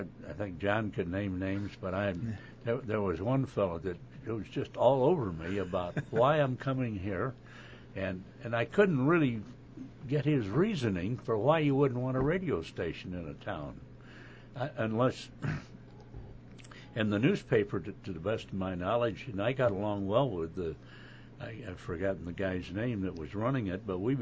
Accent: Galesburg, Illinois, United States; also born or lived in Millersburg; But my family originated from here also. We moved to Galesburg from Millersburg when I was a little kid. I hardly remember Millersburg.

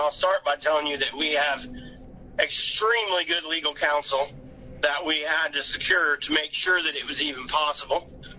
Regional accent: Illinois, United States; now in Alexis, United States; I grew up in Southern Illinois, and I'm a transplant because my wife was from Knox County, actually.

